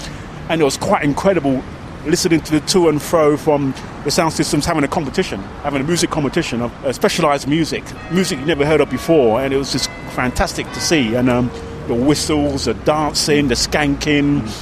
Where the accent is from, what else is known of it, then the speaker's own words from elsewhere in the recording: South East England, United Kingdom; I grew up in Leafy Surrey in a children's home.